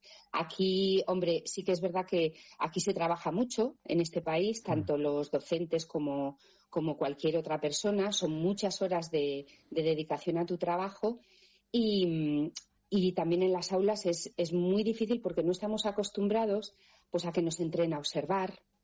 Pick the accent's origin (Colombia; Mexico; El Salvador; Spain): Spain; Peralta, Navarre; porque yo como soy de Peralta, a mí me gusta mucho el desierto